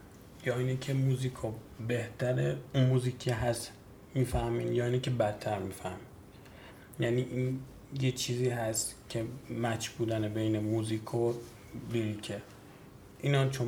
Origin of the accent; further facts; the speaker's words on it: Iran; درکمون هم درک ایرانیه، تو ایران بزرگ شدیم، جومون جو ایران بوده